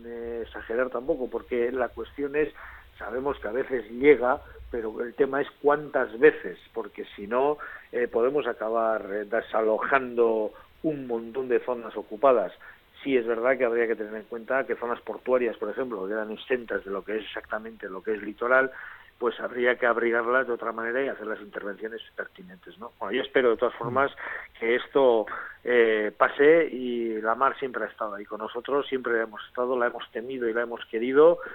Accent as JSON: {"language": "Spanish", "town": "Ondarroa", "region": "Basque Country", "country": "Spain", "tie": "born or raised there", "said": "la playa, el morro de la playa de mi pueblo de Ondarroa se ha partido y espero que se arregle"}